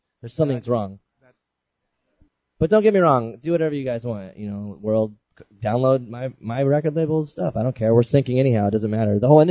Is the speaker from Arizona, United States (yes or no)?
yes; Phoenix, Arizona, United States; also born or lived in San Diego; I grew up in Phoenix, white trash, no religion. I moved to San Diego and lucked out and started playing music, and that's it.